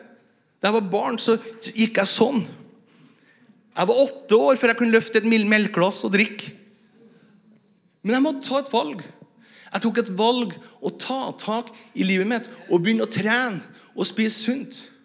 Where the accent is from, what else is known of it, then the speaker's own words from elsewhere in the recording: Northern Norway, Norway; Du vet at jeg som nordlending nå, I 13 år, vi litt sånn fri av oss, sant?